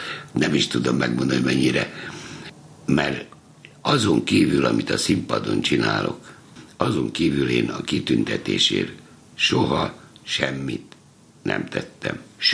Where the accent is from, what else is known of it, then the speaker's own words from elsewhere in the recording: Veszprém, Veszprém County, Hungary; also born or lived in Budapest; gyerekkor Veszprém, tulajdonképpen veszprémi vagyok, bár Pesten születtem kórházilag, de egy hetes koromban már veszprémi. Uh-huh. Veszprémbe jártam az első két osztályt.